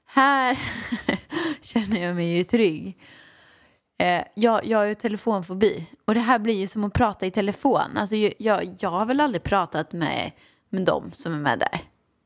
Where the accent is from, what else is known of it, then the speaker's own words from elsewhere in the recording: Åmål, Västra Götaland County, Sweden; Jag växte upp i Åmål med min mamma och pappa, ja.